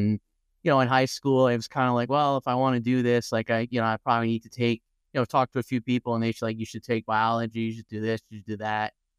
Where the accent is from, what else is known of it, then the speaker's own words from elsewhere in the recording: Rhode Island, United States; Well, I grew up in Rhode Island. Spent a lot of time in Southern Rhode Island, of course, at the beaches